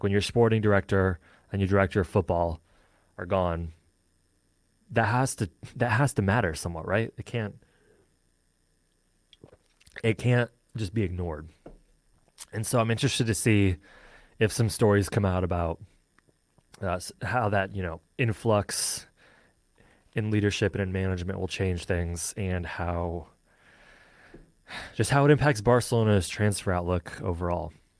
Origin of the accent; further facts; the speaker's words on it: Michigan, United States; I am from Michigan, so I'm a Michigan Wolverines football fan.